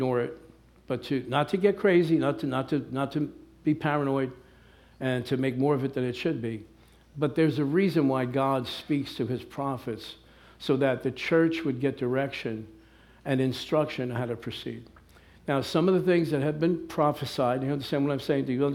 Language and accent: English; Elizabeth, New Jersey, United States; I should know that, I was born and raised in Elizabeth.